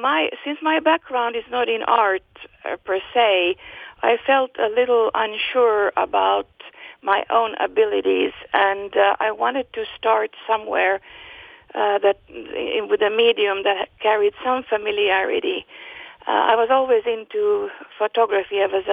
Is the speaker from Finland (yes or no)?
yes; Finland; moved away; Well, my background is I'm from Finland. I came here about 22 years ago.